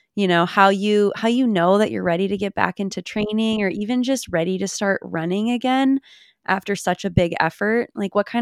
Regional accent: Minnesota, United States; and I'm from Minnesota, so it was very cold.

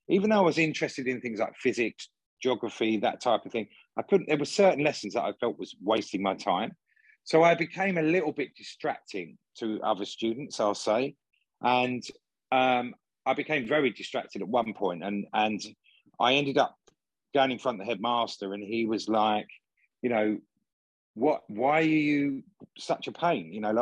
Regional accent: East End, London, United Kingdom; I grew up in the East End of London. We were in a sort of like council estate. And then we moved to Hornchurch and... in Essex

